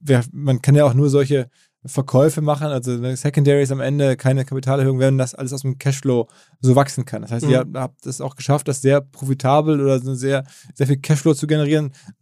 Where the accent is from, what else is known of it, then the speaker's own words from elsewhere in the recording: North Rhine-Westphalia, Germany; born there; mir als gebürtigen Ruhrgebietler